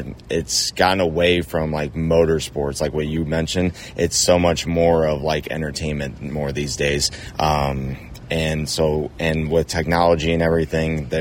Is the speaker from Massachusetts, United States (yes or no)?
no; Indiana, United States; now in Missouri, United States; I'm from Indiana, but Bigfoot's out of Missouri, so that is where I live now.